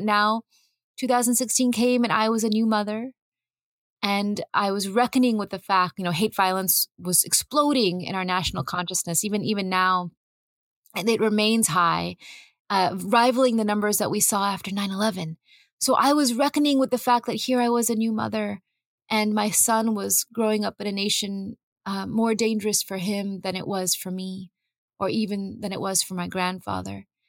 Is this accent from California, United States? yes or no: yes; California, United States; I grew up in California's Central Valley. I grew up on the farmland that my grandfather had farmed.